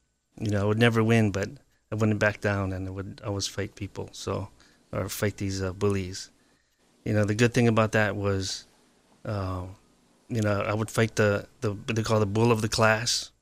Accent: Waipahu, Hawaii, United States; also born or lived in Kalihi; I grew up originally in Kalihi until the age of 4, and then in Waipahu through my, mid-20s.

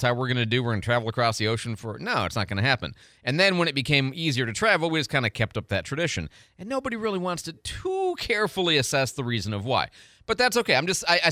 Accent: United States; I'm an American. We elect our leaders.

